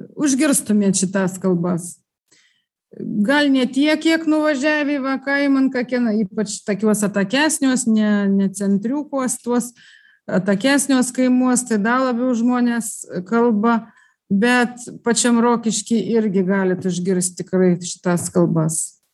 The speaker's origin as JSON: {"language": "Lithuanian", "region": "Aukštaitija", "country": "Lithuania", "said": "Mes aukštaičiai tą neturim, aš biškį vat toj vietoj žemaičiam pavydžiu."}